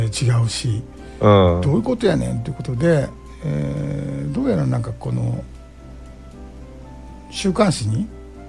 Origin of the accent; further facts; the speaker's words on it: Nishinomiya, Hyogo, Japan; 地元西宮市の神社っていうこともありました